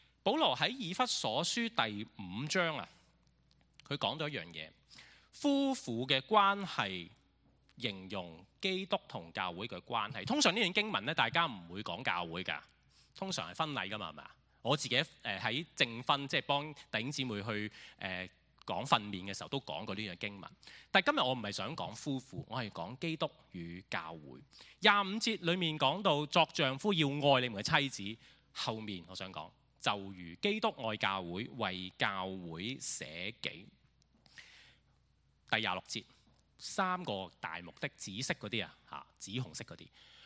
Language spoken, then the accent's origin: Chinese; Hong Kong; 我呢就是土生土长的香港人，就小学阶段开始呢就幼稚園、小學、中學一路都在香港讀書啦。